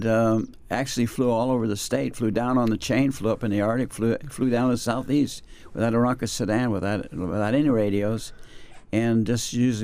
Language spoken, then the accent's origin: English; Panama Canal Zone, Panama; moved away; Well, oddly enough, I grew up in Panama in the Canal Zone.